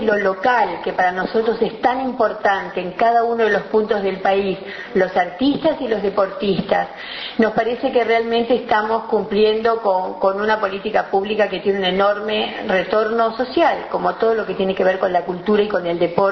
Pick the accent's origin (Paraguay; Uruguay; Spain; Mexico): Uruguay; lo que somos los uruguayos